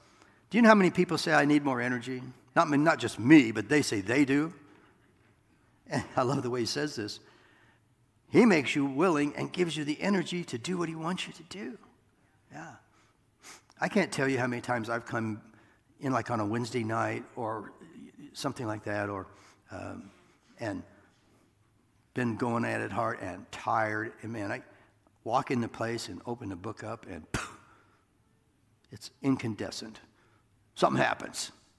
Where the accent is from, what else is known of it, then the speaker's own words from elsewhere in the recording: Iowa, United States; I'm from Iowa, for God's sake.